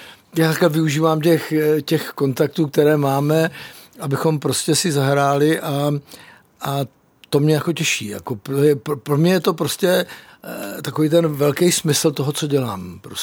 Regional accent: Prague, Czechia; 3 jsou z Tábora, jeden je ze Žďáru nad Sázavou, no z Přibyslavy a my 2 jsme z Prahy

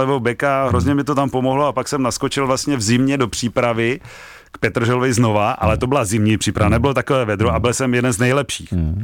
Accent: Zlín, Zlín Region, Czechia; now in Prague, Czechia; když jsem přišel ze Zlína do Prahy, tak jsem to samozřejmě podcenil

